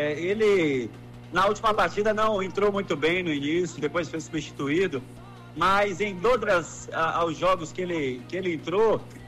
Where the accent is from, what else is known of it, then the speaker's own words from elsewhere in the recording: Brazil; deixa eu te dizer, é um sentimento muito gostoso. É, como brasileiro